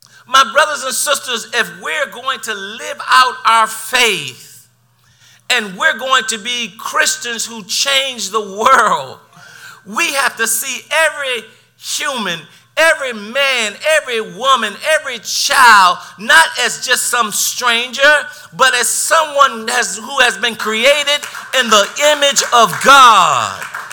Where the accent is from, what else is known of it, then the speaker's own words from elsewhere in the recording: Midwest, United States; I grew up in the Midwest, and New Englanders, no knock on you all, but I grew up in the Midwest where my mom would open up the table to everybody